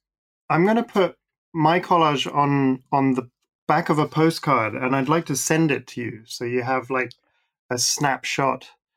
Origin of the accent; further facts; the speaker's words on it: Netherlands; first language Dutch; English is a second language; moved away; I considered Dutch my first language because I was two when I moved there and went to Dutch school and had Dutch friends.